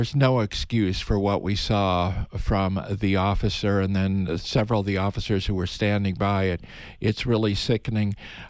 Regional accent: Chicago, Illinois, United States; And I was, in 1968, a young kid armed with only a Leica Flex camera at Grant Park in Chicago, my hometown, shooting a lot of photographs

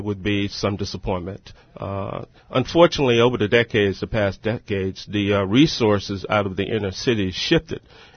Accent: Cincinnati, Ohio, United States; Cincinnati, Ohio.

